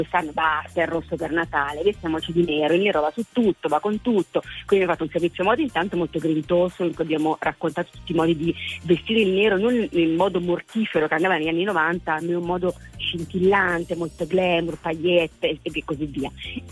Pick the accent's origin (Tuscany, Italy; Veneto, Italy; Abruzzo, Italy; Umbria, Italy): Umbria, Italy; Perugia; Io torno nella mia terra, che è Perugia, che è proprio quindi l'Umbria